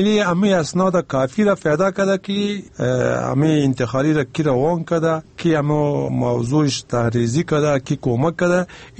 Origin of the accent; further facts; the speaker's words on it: Afghanistan; ما افغانا که هر کسی که میز هستیم در افغانستان زندگی میکنیم، ما افغان هستیم